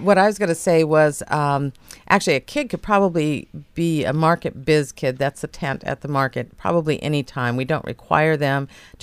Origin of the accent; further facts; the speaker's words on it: Seattle, Washington, United States; now in Astoria, United States; I grew up in Seattle, Washington, and it was perfect timing.